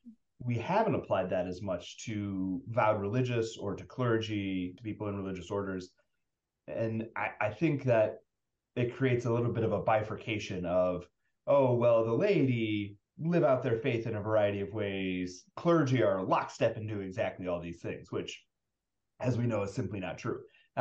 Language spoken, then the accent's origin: English; St. Louis, Missouri, United States; One is just I grew up in St. Louis. It's very near and dear to me, very familiar.